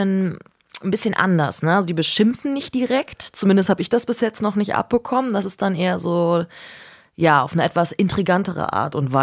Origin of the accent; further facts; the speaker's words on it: Cologne, North Rhine-Westphalia, Germany; ich komme aus Köln